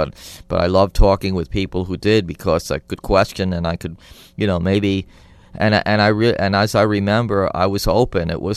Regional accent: Middletown, New York, United States; We were the first one to actually have the ceremony there in my hometown, Middletown, New York.

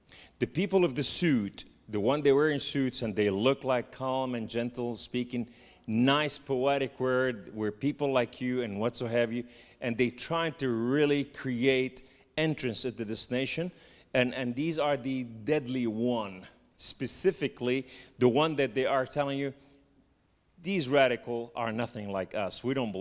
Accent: the South, United States; accent: southern; and that's my southern accent

